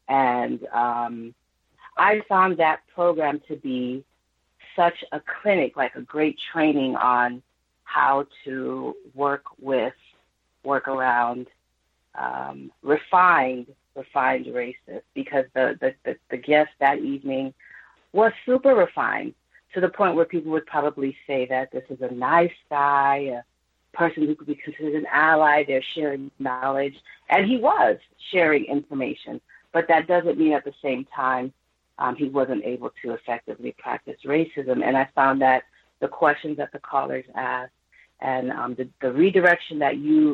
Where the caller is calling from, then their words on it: Florida, United States; I'm calling from South Florida.